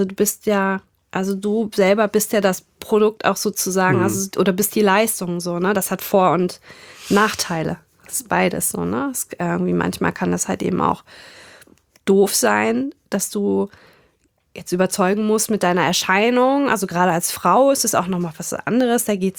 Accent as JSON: {"language": "German", "country": "Germany", "accent": "German"}